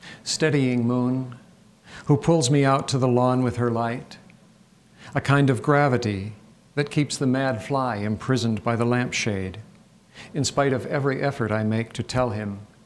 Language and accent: English; Michigan, United States; now in Idaho, United States; I grew up in Michigan and actually lived here most of my life, although now I live in quite a different landscape in a place where the natives call Idaho, which is right on the Idaho-Wyoming border.